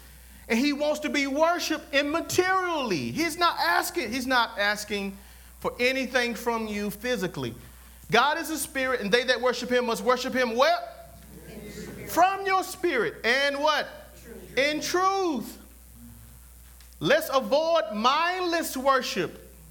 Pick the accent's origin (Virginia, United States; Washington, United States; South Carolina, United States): South Carolina, United States; Fairfax; I come from Fairfax, South Carolina.